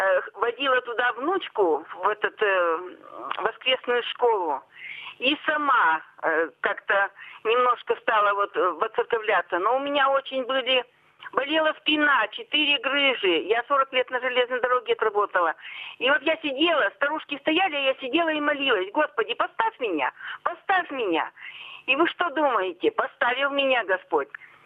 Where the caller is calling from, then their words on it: Kizel, Perm Krai, Russia; Я звоню вам из Кизела.